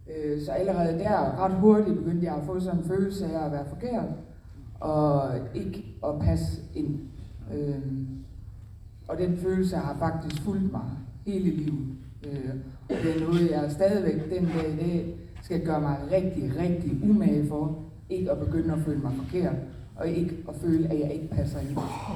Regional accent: Central Denmark Region, Denmark; Jeg er født og opvokset i Midtjylland.

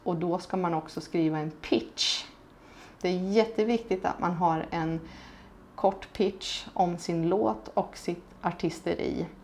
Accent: Vadstena, Östergötland, Sweden; För jag växte upp i Vadstena, Motala-trakten.

